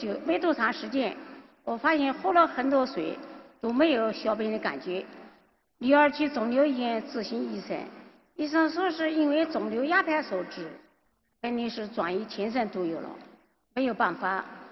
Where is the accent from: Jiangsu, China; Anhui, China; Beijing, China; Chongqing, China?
Jiangsu, China; Nanjing; accent: Nanjing dialect; 我不会讲普通话，我只有讲南京话。